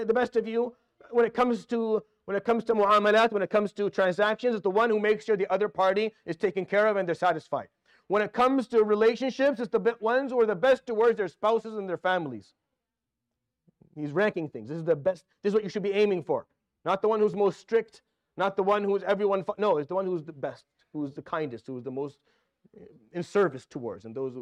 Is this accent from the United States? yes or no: no; Syria; But I come from Syria, we don't use it that way. Ahli is my parents.